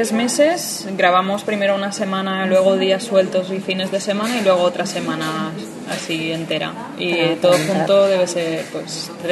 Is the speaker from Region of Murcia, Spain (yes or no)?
no; Barcelona, Catalonia, Spain; porque somos de Barcelona